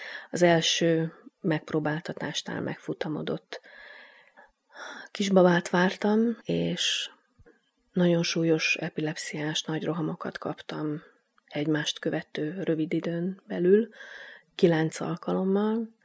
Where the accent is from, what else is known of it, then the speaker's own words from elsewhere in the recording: Transdanubia, Hungary; born there; now in Budapest, Hungary; 1964-ben születtem egy dunántúli kisvárosban. Budapesten élek